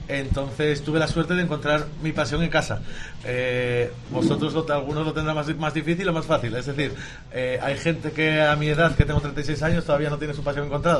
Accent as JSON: {"language": "Spanish", "town": "Oreña", "region": "Cantabria", "country": "Spain", "tie": "born or raised there", "said": "Yo estudié en Oreña, me crié en Oreña y ahí en el instituto de secundaria."}